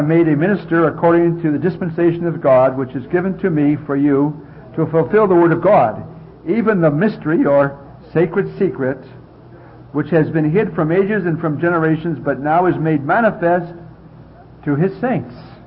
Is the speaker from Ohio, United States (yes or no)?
no; Detroit, Michigan, United States; And as youngsters growing up in Detroit, the first scripture we learned, of course, was John 3:16.